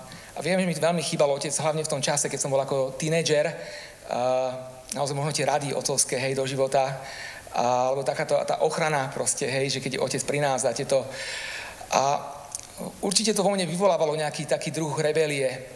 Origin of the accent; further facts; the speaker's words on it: Bratislava, Bratislava Region, Slovakia; now in Galanta, Slovakia; Vyrastal som v Bratislave, aj keď som teraz pastorom Galante, ale to je miesto, kde som žil svojich prvých 20 rokov.